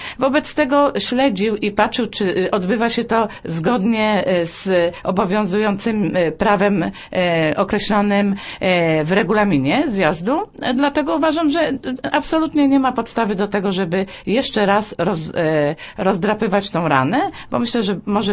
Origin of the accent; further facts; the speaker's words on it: Głogów, Lower Silesian Voivodeship, Poland; ja jestem z Głogowa